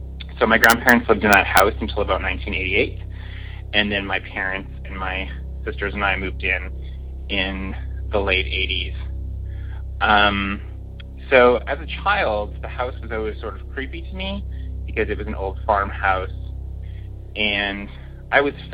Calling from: Toronto, Ontario, Canada; I'm calling from Toronto, Canada, and I have quite a few stories

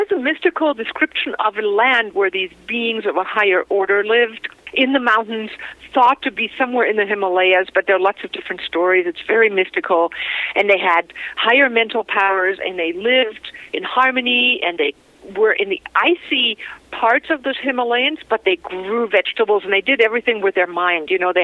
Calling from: Bavaria, Germany; I live on an island north of Seattle. I'm calling you from the Alps in Bavaria right now, and I live a large part on Bali at our retreat center, Shambhala.

